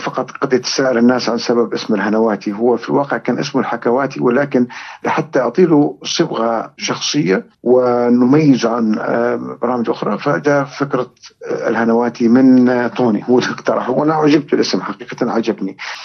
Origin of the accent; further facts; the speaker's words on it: Saudi Arabia; كوني على يقين أنه إحنا كسعوديين مندهشين أكثر من غير السعوديين